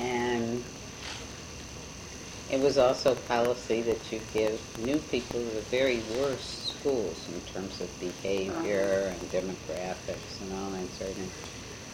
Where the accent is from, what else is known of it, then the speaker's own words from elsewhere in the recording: Cleveland, Ohio, United States; And so as a young person growing up in Cleveland, I didn't really notice here